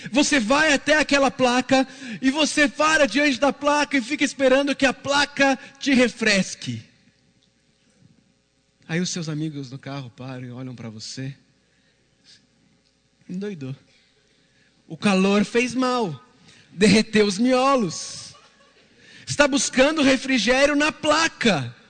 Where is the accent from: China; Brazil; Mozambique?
Brazil; São Paulo; now in Caldas Novas, Brazil; Eu sou de São Paulo, mas eu moro em Caldas Novas, Goiás, tem 11 anos.